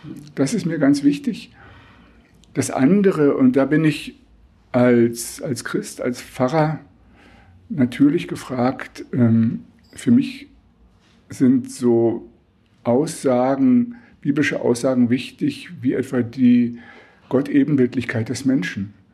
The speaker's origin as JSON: {"language": "German", "country": "Germany", "tie": "born or raised there", "said": "Ich bin aufgewachsen in der DDR, habe studiert in der Wendezeit"}